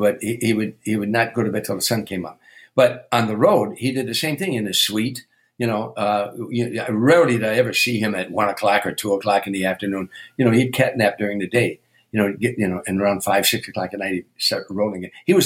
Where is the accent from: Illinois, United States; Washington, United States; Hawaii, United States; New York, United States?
Illinois, United States; Harvey; He would be a kid from Hoboken and I was a kid from Harvey, Illinois. And that's how we related to one another.